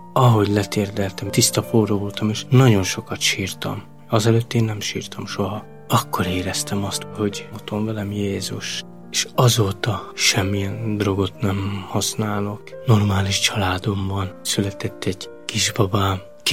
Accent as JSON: {"language": "Hungarian", "town": "Esztergom", "region": "Komárom-Esztergom", "country": "Hungary", "tie": "born there", "first_language": "Romani", "second_language": "Hungarian", "said": "Esztergomban születtem egy cigánytelepen, nem tudtam magyarul beszélni, csak cigányul."}